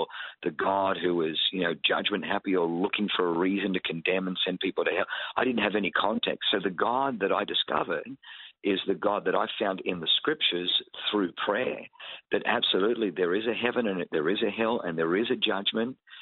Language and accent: English; Australia; growing up in Australia, which is a fairly secular culture